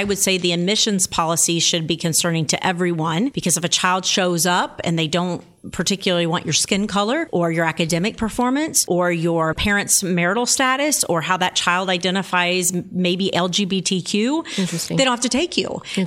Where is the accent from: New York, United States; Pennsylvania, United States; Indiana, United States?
Indiana, United States; born there; I was born in Scott County, which is in southern Indiana, and have lived in suburban, urban, and rural parts of the state.